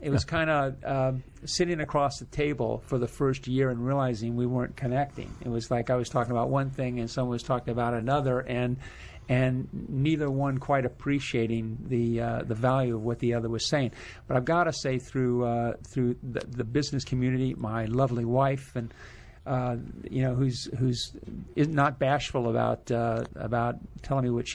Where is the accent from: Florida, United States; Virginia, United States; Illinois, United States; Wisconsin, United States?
Virginia, United States; Fairfax; I grew up my last couple of years in Fairfax, went to a high school here, W.T. Woodson.